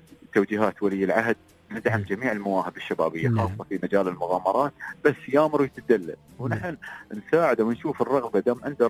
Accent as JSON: {"language": "Arabic", "country": "United Arab Emirates"}